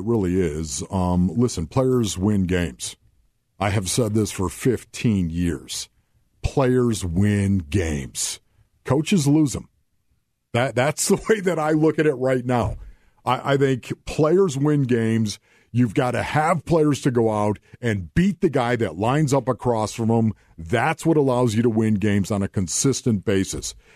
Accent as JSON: {"language": "English", "town": "Buffalo", "region": "New York", "country": "United States", "said": "I came from Buffalo, New York. I know what that gray canopy looks like."}